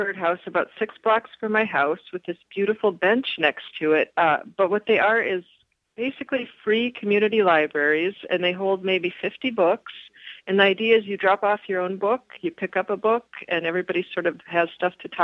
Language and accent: English; Minnesota, United States; No offense, they're Minnesota rivals. I'm a Minnesotan. I had to say it.